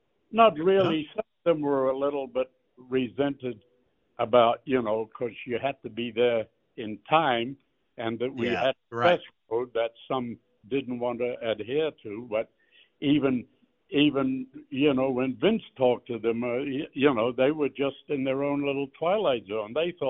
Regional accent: Boston, Massachusetts, United States; No, I'm from Boston.

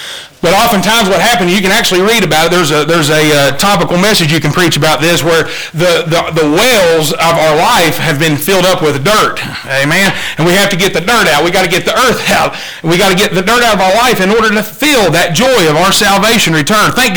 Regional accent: California, United States; born there; I was born there. I don't remember it. I was born in Mojave Desert

